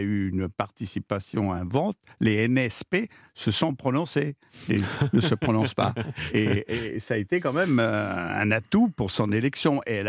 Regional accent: France; Moi, je suis français

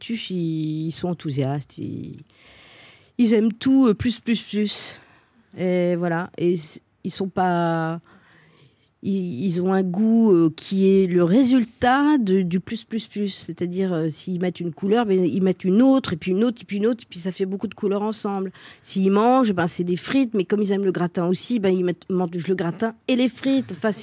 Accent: Verdun, Grand Est, France; born there; Bah oui, mais je suis née à Verdun, hein, n'oublions pas.

